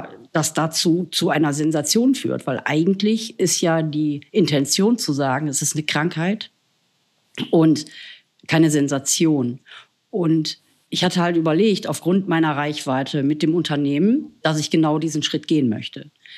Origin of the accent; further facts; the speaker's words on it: Essen, North Rhine-Westphalia, Germany; Also ich komme ja ursprünglich aus Großstadt Essen, aber halt am Randgebiet wohne ich.